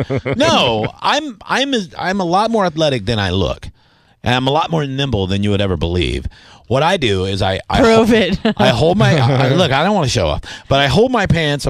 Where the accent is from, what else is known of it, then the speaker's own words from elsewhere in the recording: the South, United States; Yes, I'm from the South.